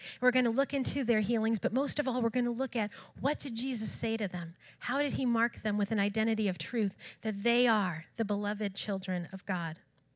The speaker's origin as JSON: {"language": "English", "town": "Lowell", "region": "Massachusetts", "country": "United States", "said": "I'm originally from Lowell, so I love Lowell. I'm excited to be back in this community."}